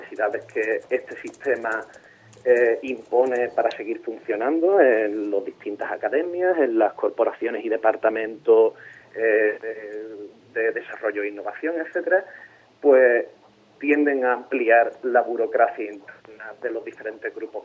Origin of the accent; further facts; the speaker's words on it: Andalusia, Spain; la economía o la política de la región andaluza, que es de donde yo soy